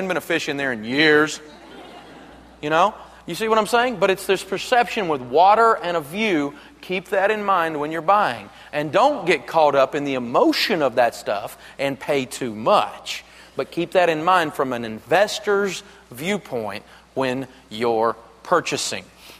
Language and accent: English; Tennessee, United States; Again, I'm from Tennessee, and we build homes sometimes up on the side of these ridiculous Goat Ridge Mountain things